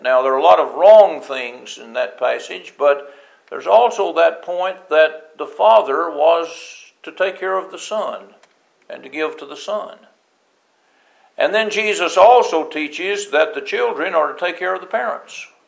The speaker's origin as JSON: {"language": "English", "country": "United States", "said": "I'm glad I'm an American. I'm glad I'm in the United States, even though there are a lot of problems."}